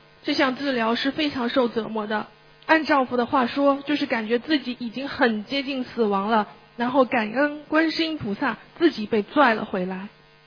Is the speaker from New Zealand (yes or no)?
yes; Auckland, New Zealand; 大家好，我是来自新西兰奥克兰的